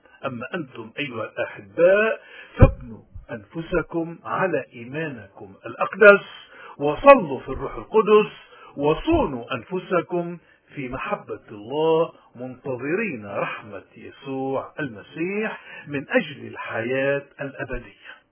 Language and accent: Arabic; Lebanon; من هون نحن اليوم خصوصا كلبنانيين عم نمر بأزمات